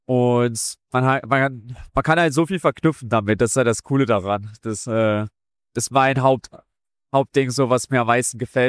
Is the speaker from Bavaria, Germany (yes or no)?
no; Dresden, Saxony, Germany; Ich komme halt aus Dresden und die nimmt man einfach mit.